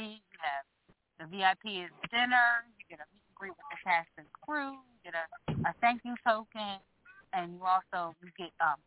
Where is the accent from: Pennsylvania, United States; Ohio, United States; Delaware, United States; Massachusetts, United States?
Delaware, United States; I'm a Delawarean, born and raised in Delaware.